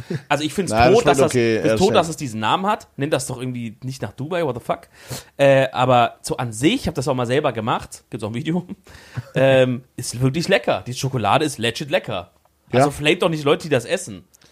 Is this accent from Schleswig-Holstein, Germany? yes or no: no; Stuttgart, Baden-Württemberg, Germany; now in North Rhine-Westphalia, Germany; ich komme aus Stuttgart, eigentlich gebürtig, habe ich hier in NRW mit dem Thema Brezeln.